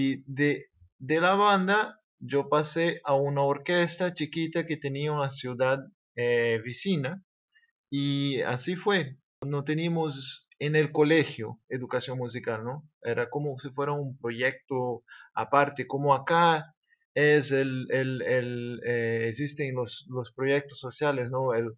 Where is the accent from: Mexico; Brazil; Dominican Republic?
Brazil; Spanish is a second language; also born or lived in United States; yo soy de Brasil, también estudié en Brasil secundaria, el pregrado yo hice en Brasil, me licencié en música en Brasil, después con becas fui a Estados Unidos, posgrado, maestría, doctorado en Oboe